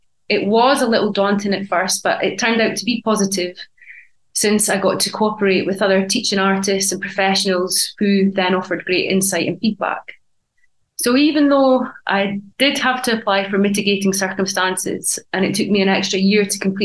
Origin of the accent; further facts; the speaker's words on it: Scotland, United Kingdom; now in China; I am from Scotland